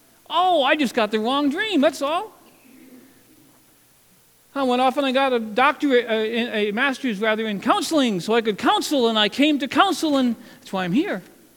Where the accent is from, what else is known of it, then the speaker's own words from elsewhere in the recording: Connecticut, United States; And my paradigm from growing up in Connecticut was always that a person that goes into the ministry is like Pastor Ray